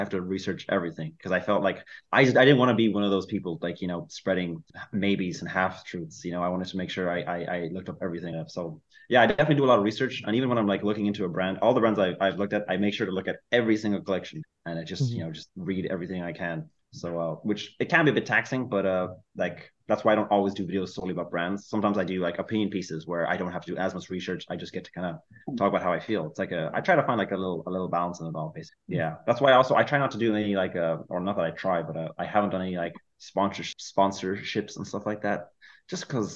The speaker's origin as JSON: {"language": "English", "country": "Ireland", "tie": "born there", "said": "because I was born in Ireland."}